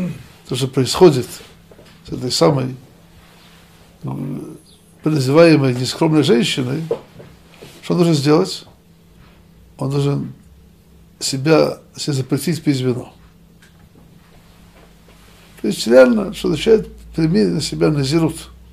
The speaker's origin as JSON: {"language": "Russian", "country": "Russia", "tie": "born or raised there", "said": "Я еще вырос в Советской России."}